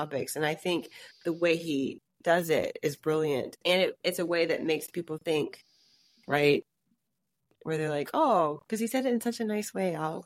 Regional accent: Oklahoma, United States; also born or lived in Colorado / San Francisco; now in London, United Kingdom; Like, because I grew up in Oklahoma. This definitely was a thing in Oklahoma. And I lived in Colorado, not a thing in Colorado. And then I lived in San Francisco.

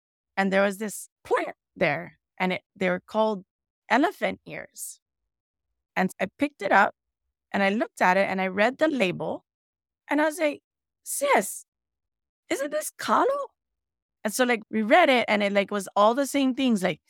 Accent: Hawaii, United States; I learned a lot from him as far as activating and being Hawaiian.

